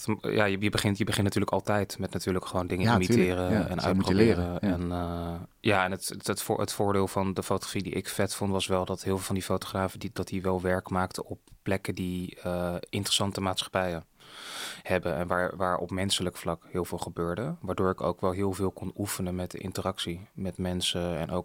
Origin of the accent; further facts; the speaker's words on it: Krimpen aan den IJssel, South Holland, Netherlands; Molukse wijk in Krimpen aan de IJssel. Dat is het dorp waar ik ben opgegroeid.